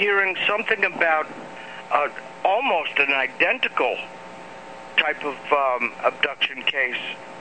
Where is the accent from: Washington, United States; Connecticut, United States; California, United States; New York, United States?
New York, United States; Long Island; Yeah, I was born and raised in New York, grew up on Long Island.